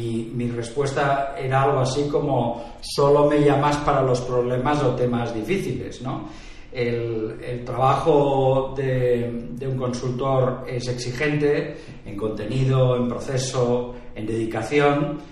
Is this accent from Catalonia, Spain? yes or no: yes; Barcelona, Catalonia, Spain; also born or lived in London / Madrid; Yo soy de Barcelona, me fui a Londres, aterricé en Madrid, di más vueltas que una peonza, podía haber acabado en Buenos Aires y acabé en Barcelona, otra vez de vuelta